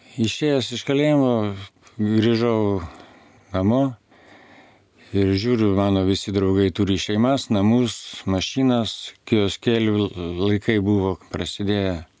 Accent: Kaunas, Kaunas County, Lithuania; born there; 63 metai. Jaunikaitis. Gimiau Kaune, Lietuvių gatvėje.

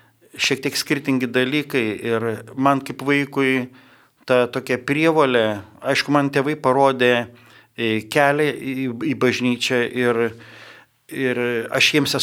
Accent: Šiauliai, Šiauliai County, Lithuania; Aš gimiau Šiauliuose ir augau, ir mano tėvai buvo tikintis, ir jie lankė bažnyčią, ir taip pat mes augom su seserim

